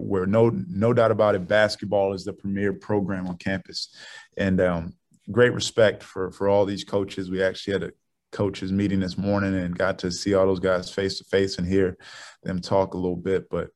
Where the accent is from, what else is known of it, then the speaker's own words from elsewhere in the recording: Baltimore, Maryland, United States; I'm from Baltimore, so I grew up, you know, when Temple and Xavier and Dayton or GW were all in the A-10 going at it